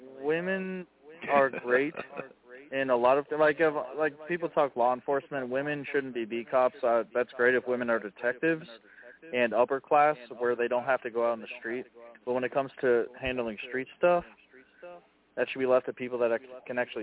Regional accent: Illinois, United States; I'm from Illinois.

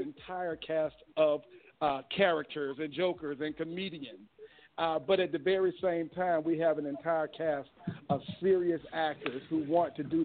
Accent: Birmingham, Alabama, United States; I'm from Birmingham, born and raised Birmingham, Alabama, Roll Tide once again.

